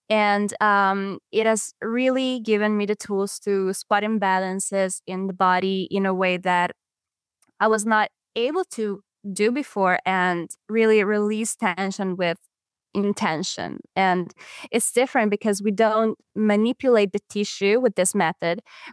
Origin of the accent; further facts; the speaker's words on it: Italy; English is a second language; where I'm from Italy, I couldn't quite find the type of education that I was looking for